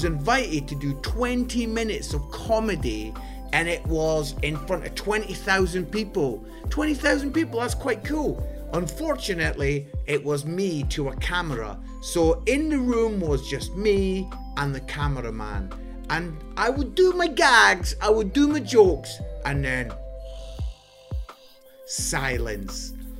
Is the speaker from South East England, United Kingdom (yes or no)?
no; Scotland, United Kingdom; I'm Scottish